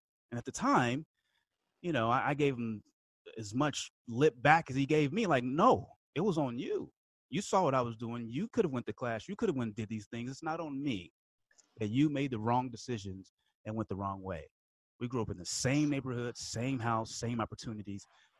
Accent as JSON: {"language": "English", "town": "Oakland", "region": "California", "country": "United States", "tie": "born or raised there", "said": "I grew up in Oakland, California, as you mentioned, and you know, that's the Bay Area, California. And I grew up during the height of the crack epidemic."}